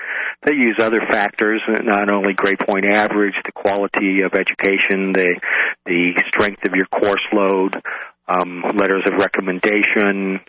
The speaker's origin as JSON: {"language": "English", "region": "Oregon", "country": "United States", "said": "I'm originally from the West Coast, from Oregon."}